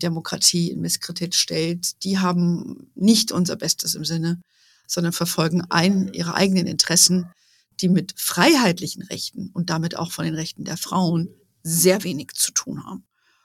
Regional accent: Hesse, Germany; in meiner alten Heimat in Hessen

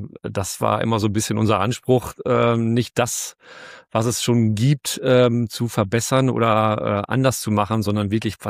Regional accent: North Rhine-Westphalia, Germany; Ich bin ja aus dem schönen Westmünsterland hier.

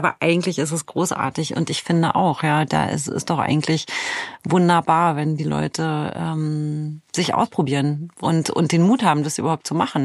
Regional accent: Romania; Ich habe lange Zeit gedacht, dass das etwas sein müsste, was mit meiner Heimat, mit Rumänien zu tun hat

